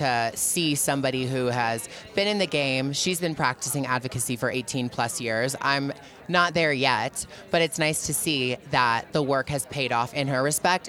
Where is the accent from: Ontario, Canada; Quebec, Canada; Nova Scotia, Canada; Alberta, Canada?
Ontario, Canada; Toronto; I grew up in Toronto, which is, to some may seem like a small town, but it really was a big city.